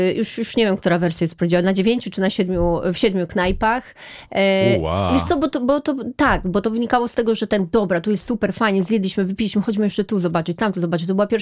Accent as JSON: {"language": "Polish", "town": "Rzeszów", "region": "Subcarpathian Voivodeship", "country": "Poland", "said": "Bo ja jestem z Rzeszowa, z południa, prawie z Włoch."}